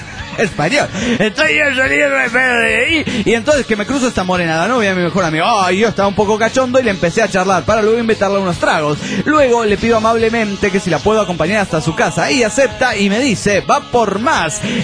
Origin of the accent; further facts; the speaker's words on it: Panama; de Panamá.